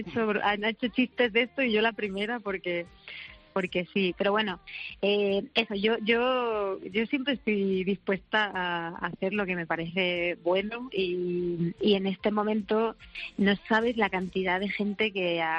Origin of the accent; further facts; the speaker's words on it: Letur, Castilla-La Mancha, Spain; yo nací en Albacete, pero sí. Ajá. Que es verdad que me criaba ahí en Letur. Y entonces, pues yo siempre que acudo a mi raíz, pues hablo de Letur y de la Sierra del Segura.